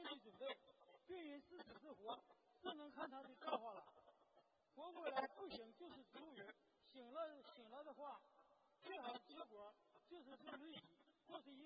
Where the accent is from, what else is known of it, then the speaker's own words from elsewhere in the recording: Shanghai, China; 我是来自中国上海，